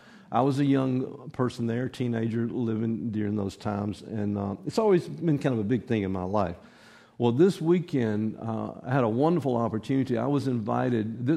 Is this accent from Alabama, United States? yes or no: yes; Selma, Alabama, United States; Some of you know that my home, I grew up in Selma, Alabama.